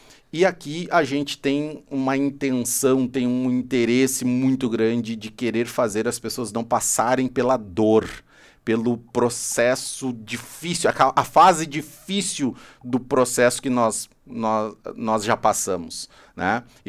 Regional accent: Porto Alegre, Rio Grande do Sul, Brazil; now in Portugal; Eu sou do Sul, né? Até pedi aí as três músicas que remetam às lembranças do meu Rio Grande. Eu sou de Porto Alegre, uma cidade que a imigração foi açoriana.

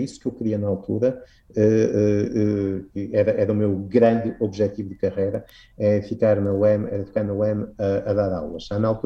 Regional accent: Norte, Portugal; Lembra-me imenso o Minho, onde eu cresci. É muito mais parecido com Portugal do que Inglaterra.

